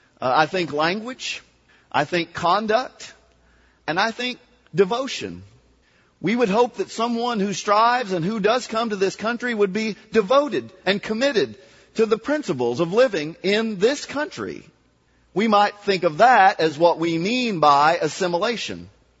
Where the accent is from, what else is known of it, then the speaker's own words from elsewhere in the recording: Kentucky, United States; I mean, I'm from Kentucky. I can tell you that's not that much of a different country than Oklahoma.